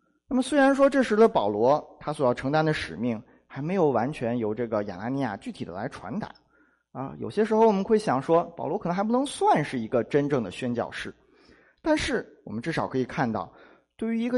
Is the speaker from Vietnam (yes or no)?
no; China; 可能对我们中国人来说这样的胃受不了